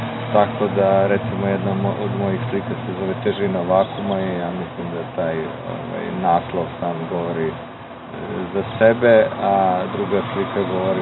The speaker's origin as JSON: {"language": "Serbian", "region": "Budapest", "country": "Hungary", "said": "dolazim iz Budimpešte."}